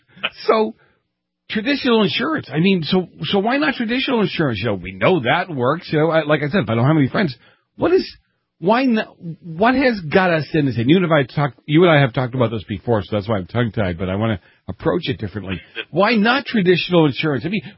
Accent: Boston, Massachusetts, United States; I grew up in the Boston area

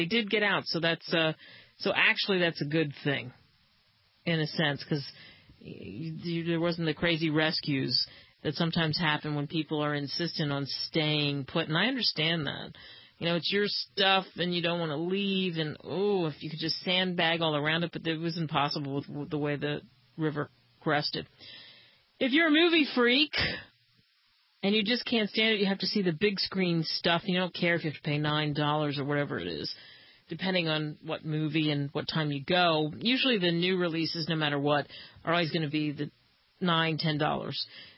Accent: New Jersey, United States; Remember, I'm from South Jersey, in case you're curious.

